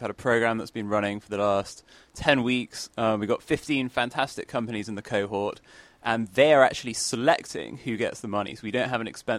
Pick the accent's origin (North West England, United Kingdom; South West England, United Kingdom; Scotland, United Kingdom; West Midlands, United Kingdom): South West England, United Kingdom; Bristol; now in United States; I'm from Bristol in England.